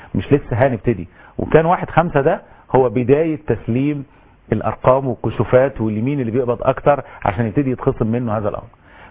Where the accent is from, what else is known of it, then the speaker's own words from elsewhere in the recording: Egypt; عندنا في مصر الحالة العكس، الأساسي هو 20% و80% من الأجر مربوط بالمتغير